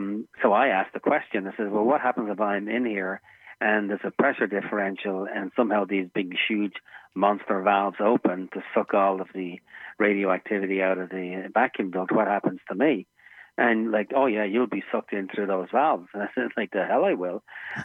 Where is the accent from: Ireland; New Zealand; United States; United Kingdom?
Ireland; now in Canada; I lived in relative poverty growing up in Ireland.